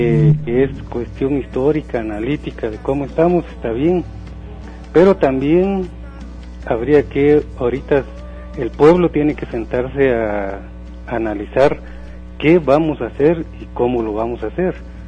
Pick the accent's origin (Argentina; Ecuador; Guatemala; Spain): Guatemala; porque somos aquí guatemaltecos y no podemos estar fuera de eso